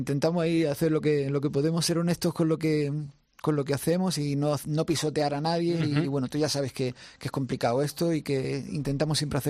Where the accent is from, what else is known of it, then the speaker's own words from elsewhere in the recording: Granada, Andalusia, Spain; soy del Albaicín, pero bueno, está toda la vida en Granada capital.